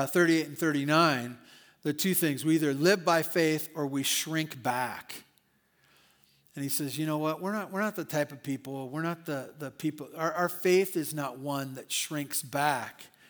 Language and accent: English; Santa Barbara, California, United States; I remember also that when I grew up in Santa Barbara and my mom would take me as a young boy and she'd take me shopping.